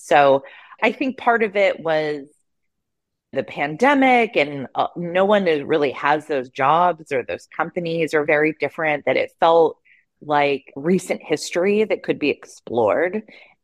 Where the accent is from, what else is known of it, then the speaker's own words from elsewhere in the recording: Santa Cruz, California, United States; I grew up in Santa Cruz, which is maybe like an hour and 15 minutes away from San Francisco. I did not like growing up there. It's kind of like an outdoorsy hippie town.